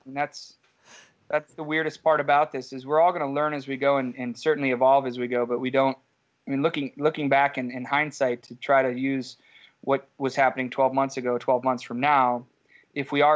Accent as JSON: {"language": "English", "town": "Geneva", "region": "Illinois", "country": "United States", "tie": "born or raised there", "said": "I grew up in Geneva, Illinois. So where I started Penrose is where I grew up. So I moved home after being in the city for almost 10 years."}